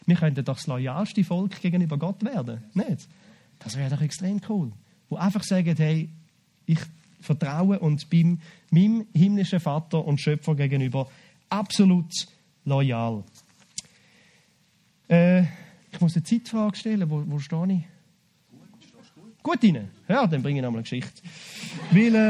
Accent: Switzerland; Ich finde, wir sind grundsätzlich als Schweizer loyale Menschen.

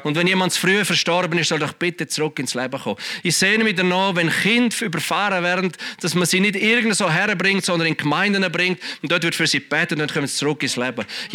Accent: Switzerland; Und dann als Schweizer denkst du, es wird ja nie funktionieren.

